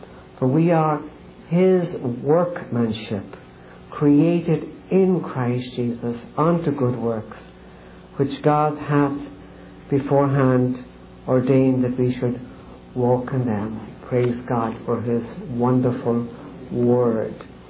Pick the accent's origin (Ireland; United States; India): Ireland; I grew up in Ireland, and it was a nice family, very Catholic.